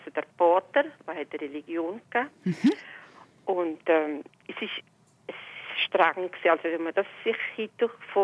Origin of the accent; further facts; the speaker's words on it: Turtmann, Valais, Switzerland; ich bin in Durtmann geboren und ich lebe seither hier in dem Dorf Durtmann. Es hat ungefähr 1000 Einwohner.